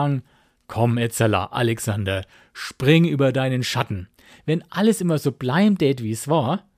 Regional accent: Bavaria, Germany; Als Franke

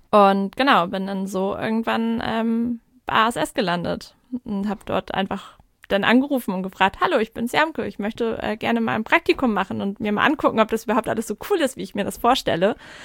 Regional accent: Lower Saxony, Germany; born there; now in Hamburg, Germany; Ich komme gebürtig aus der Nähe von Bremervörde.

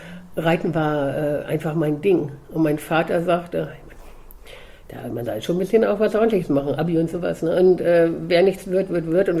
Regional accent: Hildesheim, Lower Saxony, Germany; die habe ich dann auf dem Fahrrad ins Tierheim in Hildesheim, wo ich herkomme, gefahren

